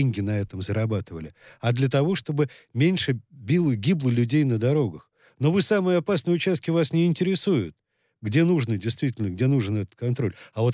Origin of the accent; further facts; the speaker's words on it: Moscow, Russia; например, как москвич старый, я только это приветствовал